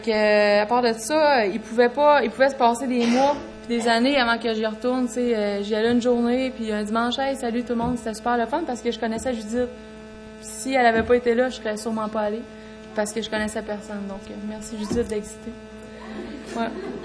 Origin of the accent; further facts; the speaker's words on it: Quebec, Canada; now in Quebec City, Canada; C'est pas tout le monde qui me connaît ici, mais je vais me présenter avant. J'ai 25 ans, puis je viens de la Gaspésie. Ça fait environ 7 ans que je suis à Québec.